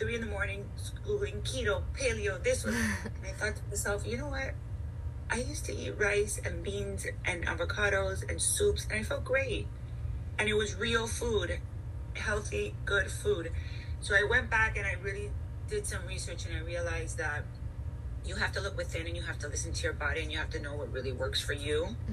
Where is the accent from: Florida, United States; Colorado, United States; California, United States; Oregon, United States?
Florida, United States; Miami; So growing up in Miami, I was always eating rice and beans, and you always wanted people, you know, my mom always wanted to show love through food